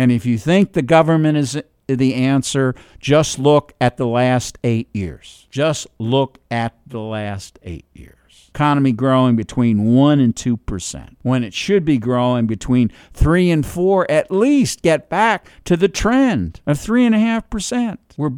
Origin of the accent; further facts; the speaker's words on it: New York City, New York, United States; I'm from New York City.